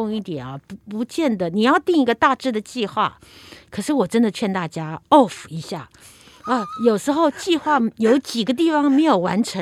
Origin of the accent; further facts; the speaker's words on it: Taiwan; 他们都就好像我们台湾人听到人家讲几句